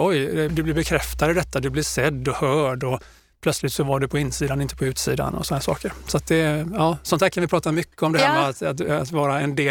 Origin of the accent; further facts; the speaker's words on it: Gothenburg, Västra Götaland County, Sweden; now in Blekinge, Sweden; Jag är 55 år när detta spelas in. Mm. Jag är från Göteborg från början, har inte bott där sedan 97. Jag bor numera i Blekinge.